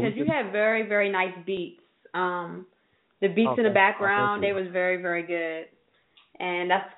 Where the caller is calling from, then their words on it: Florida, United States; And I'm actually calling from Florida.